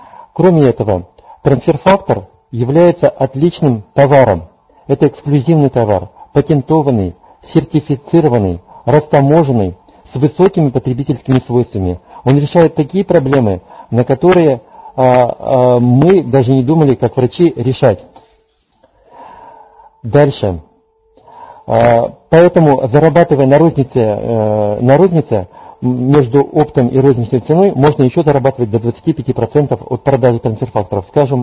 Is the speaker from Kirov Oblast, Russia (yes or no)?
yes; Kirov, Kirov Oblast, Russia; я из Кирова. Работаю врачом-педиатром около 16 лет.